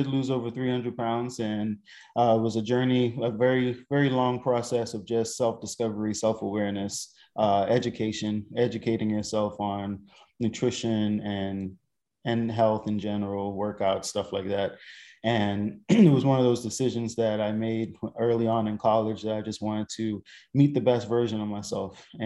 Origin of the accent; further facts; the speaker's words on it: Bahamas; I was born and raised in the Bahamas